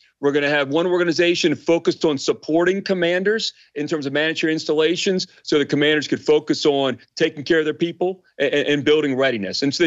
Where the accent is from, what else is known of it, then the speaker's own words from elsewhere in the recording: Ellicott City, Maryland, United States; I'm from Ellicott City, Maryland, just outside of Baltimore. That is home for me. I come from a family of educators.